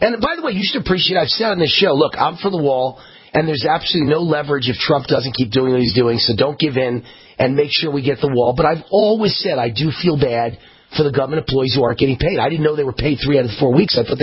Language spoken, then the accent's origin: English; Mount Vernon, New York, United States; My home turf, Yonkers. Born and raised in Mount Vernon. Mount Vernon, New Rochelle, Yonkers, White Plains, my home hunting grounds.